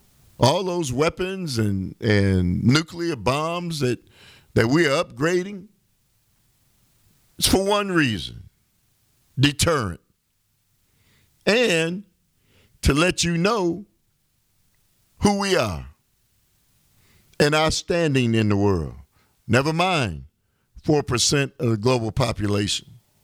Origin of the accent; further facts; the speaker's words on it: United States; You know, I want to kind of finish up my rant on what is happening, and we as American people aren't aware of it.